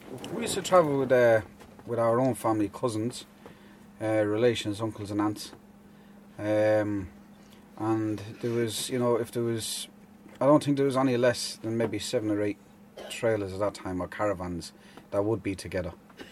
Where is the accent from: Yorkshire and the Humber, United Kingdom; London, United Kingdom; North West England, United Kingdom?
North West England, United Kingdom; Manchester; born there; I was born in Manchester, in 1972.